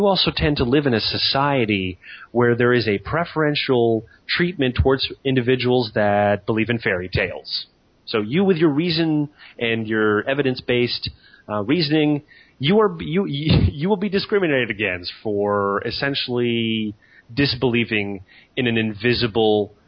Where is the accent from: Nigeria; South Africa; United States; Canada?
Canada; I guess this is because I'm Canadian